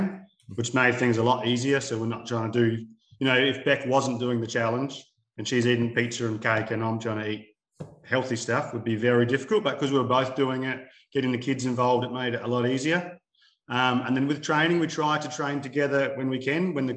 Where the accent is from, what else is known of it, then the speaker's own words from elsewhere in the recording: Adelaide, South Australia, Australia; So I'm from Adelaide.